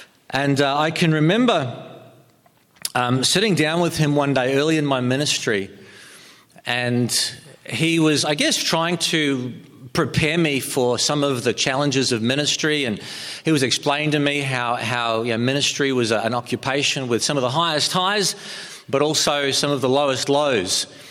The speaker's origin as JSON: {"language": "English", "country": "New Zealand", "tie": "born or raised there", "said": "I grew up in New Zealand, and people say to me, yeah, growing up in New Zealand, you should be used to the cold."}